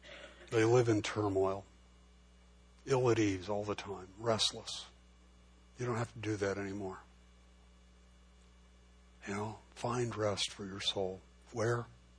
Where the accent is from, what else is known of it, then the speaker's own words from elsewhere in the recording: Los Angeles, California, United States; I grew up in East L.A., you know, we were like three houses off Whittier Boulevard.